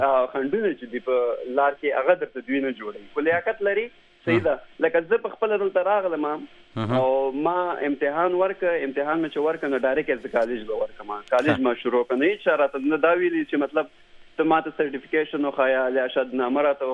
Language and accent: Pashto; Peshawar, Khyber Pakhtunkhwa, Pakistan; now in United States; زه تقریبا پېښور کې شوی م یم غټ شوی م یم